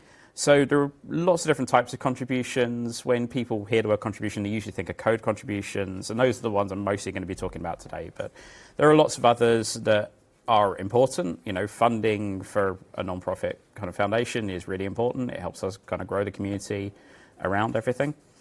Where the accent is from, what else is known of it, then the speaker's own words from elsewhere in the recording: England, United Kingdom; So I grew up in England. We suck at languages. I barely speak English.